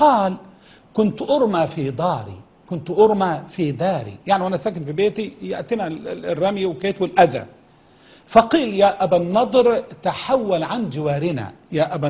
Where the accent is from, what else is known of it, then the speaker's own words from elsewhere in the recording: Egypt; احنا عندنا في مصر